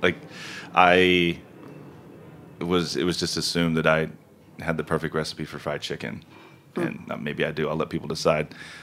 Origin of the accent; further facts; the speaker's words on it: the Ozarks, United States; the foods that I grew up with in the Ozarks or foraging for with my family or canning in the summer in our garden had some pretty serious differentiations from a child who may have grown up in Charleston.